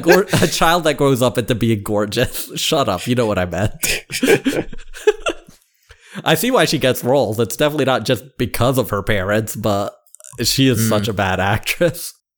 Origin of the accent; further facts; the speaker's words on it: Iowa, United States; Yeah, I'm from Iowa.